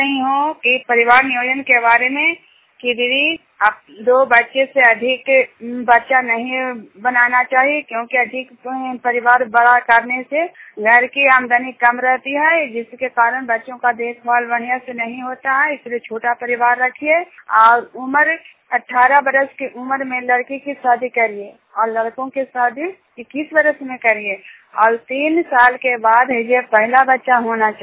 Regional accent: Junior, India; Junior गांव के रहने वाली हूँ और गिरसल प्रखंड का निवासी हूँ।

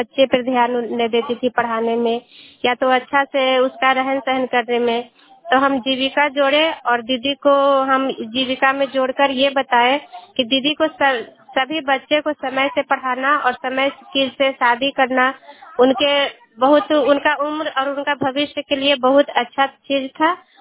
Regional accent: Patharwa, India; और मैं ग्राम पथरवा की रहने वाली हूँ।

